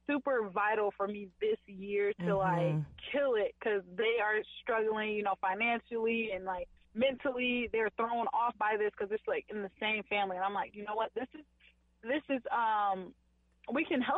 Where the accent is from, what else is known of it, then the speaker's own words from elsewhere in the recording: Rock Island, Illinois, United States; and then I went to Rock Island, Illinois, which was my hometown.